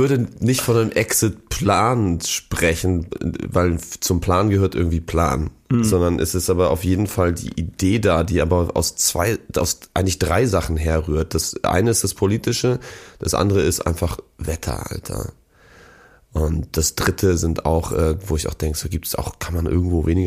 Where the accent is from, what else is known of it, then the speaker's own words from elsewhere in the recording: Hamburg, Germany; born there; Ich bin im AK Wandsbek geboren.